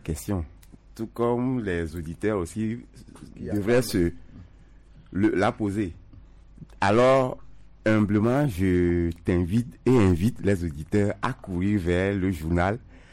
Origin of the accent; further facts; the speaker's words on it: Togo; Je suis togolais